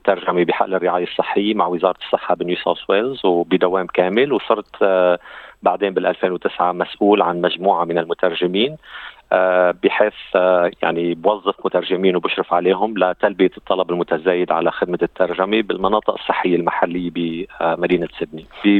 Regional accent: Lebanon; moved away as an adult; now in Australia; أنا من لبنان، وصلت إلى أستراليا عام 2004 بموجب تأشيرة طالب. أنا حائز على إجازي بالقانون من لبنان

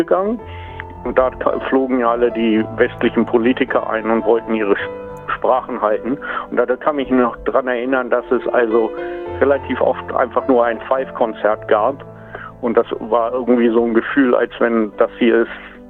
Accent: Buchholz, Lower Saxony, Germany; now in Australia; Ich komme aus Buchholz in der Nähe von Hamburg

